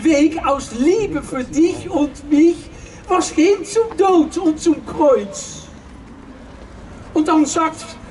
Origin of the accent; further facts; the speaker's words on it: Leiden, South Holland, Netherlands; German is a second language; now in Germany; Mijn moeder und ich komme aus Leiden, Holland, an der Küste, fast bei Katwijk, an der Speer.